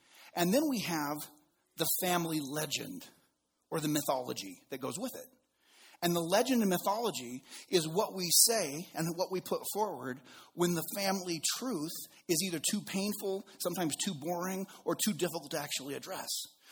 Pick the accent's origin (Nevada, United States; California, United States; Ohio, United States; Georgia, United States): Nevada, United States; Reno; I live in Reno as my hometown because in the 40s, it was one of the only places in the United States you could go and get a divorce in under 6 weeks or less.